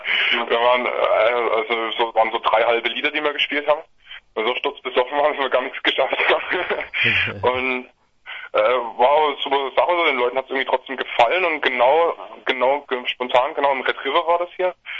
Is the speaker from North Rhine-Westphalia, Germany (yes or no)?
no; Dresden, Saxony, Germany; now in Heilbronn, Germany; Der Schlagzeuger aus Leipzig ursprünglich, ich aus Dresden und haben uns aber alle irgendwie in Heilbronn getroffen